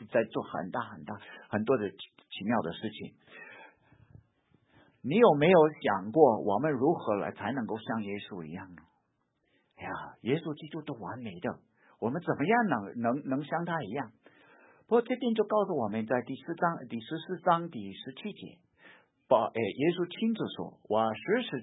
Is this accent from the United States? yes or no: yes; United States; 我本来你是美国土生土长